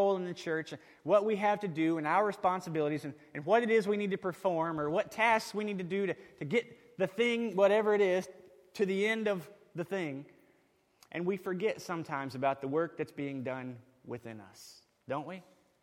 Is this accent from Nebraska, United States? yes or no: yes; York, Nebraska, United States; When I was a little guy growing up in York, Nebraska, you could ride your bike all over town and there was very little danger.